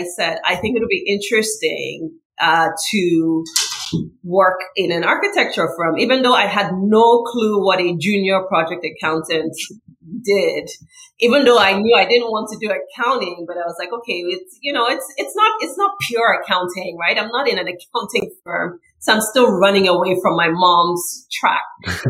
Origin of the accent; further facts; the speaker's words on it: Nigeria; moved away as an adult; I came from Nigeria to go to college here.